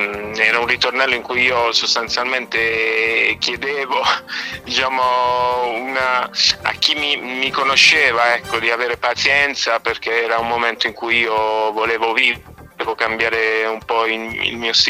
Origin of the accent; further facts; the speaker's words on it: Corato, Apulia, Italy; io sono di Corato, che è un paese di Bari, e ho 36 anni compiuti ieri e faccio musica un po' da sempre